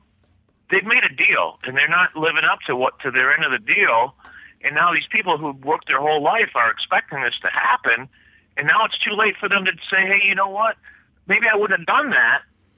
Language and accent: English; Detroit, Michigan, United States; I'm from Detroit area